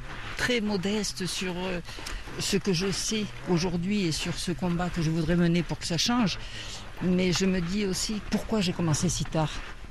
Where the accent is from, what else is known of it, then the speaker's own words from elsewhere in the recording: Meknes, Fès-Meknès, Morocco; born there; Une raison affective, parce que je suis née au Maroc, à Meknès. Et donc, c'était l'appel du pays.